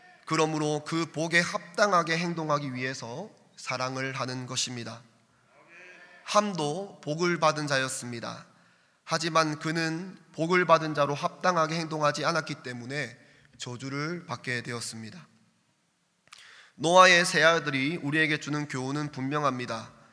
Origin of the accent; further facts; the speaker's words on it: Miryang, South Gyeongsang, South Korea; 저의 고향인 밀양까지 오셔서